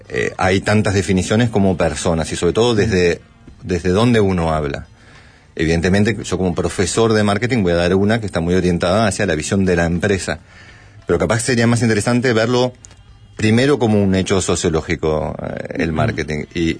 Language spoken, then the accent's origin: Spanish; Uruguay; moved away as an adult; also born or lived in France; yo soy uruguayo, sí. y feliz de ser uruguayo y de haber vuelto al Uruguay hace 3 años, pero pasé 30 años en Francia, donde me fui a estudiar.